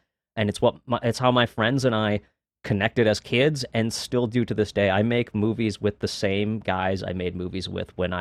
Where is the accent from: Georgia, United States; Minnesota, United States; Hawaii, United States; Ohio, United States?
Minnesota, United States; Minneapolis; I'm a filmmaker from Minneapolis, Minnesota.